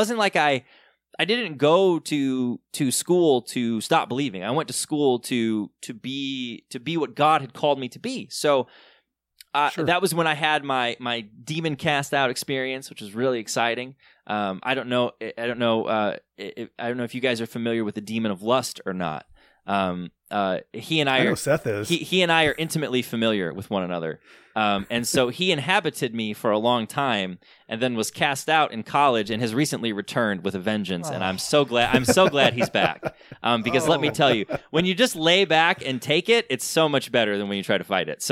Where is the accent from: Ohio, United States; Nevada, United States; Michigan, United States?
Michigan, United States; I grew up in Southern Michigan in a very conservative, very kind of evangelical world.